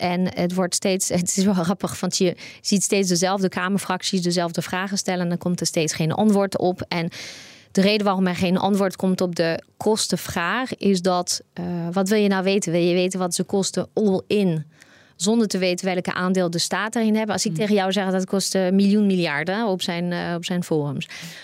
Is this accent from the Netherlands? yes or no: no; France; ik kom uit Frankrijk, dus ik kan Franse rapporten lezen.